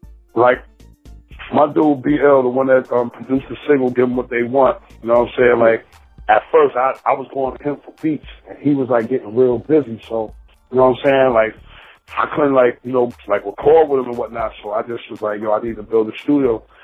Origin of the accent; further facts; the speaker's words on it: Harlem, New York, United States; Because I got haters. I'm from Harlem. I got the best haters in the world, B.